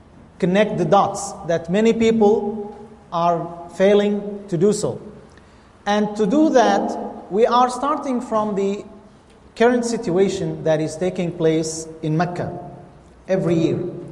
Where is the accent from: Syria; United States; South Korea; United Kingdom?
Syria; Now, first of all, I'm not from Saudi, I'm Syrian. Yes, I did study there